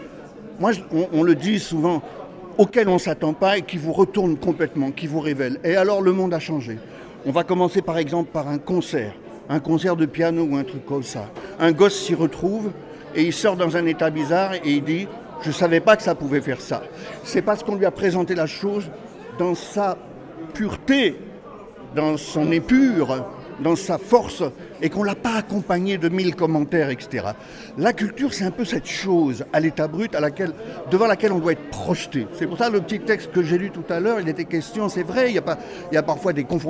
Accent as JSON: {"language": "French", "town": "Douai", "region": "Hauts-de-France", "country": "France", "tie": "born or raised there", "said": "J'ai pu siffler, persiffler là-dessus quand j'étais môme à Douai."}